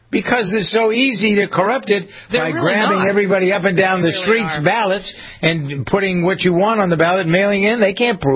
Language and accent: English; Framingham, Massachusetts, United States; So here in my hometown of Framingham, not the same thing, but something